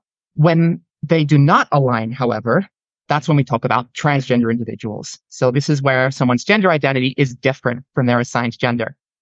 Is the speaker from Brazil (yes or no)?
no; Australia; now in United States; I'm currently on a period of leave and I'm living in the US. I am Australian despite how my voice may sound. I've just picked up the accent a little bit.